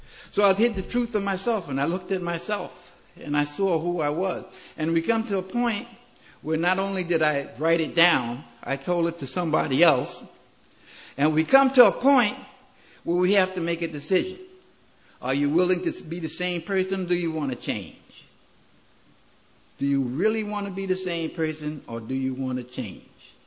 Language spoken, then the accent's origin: English; Bronx, New York, United States; I come from the South Bronx. Before I came to Maryland, I was a general contractor.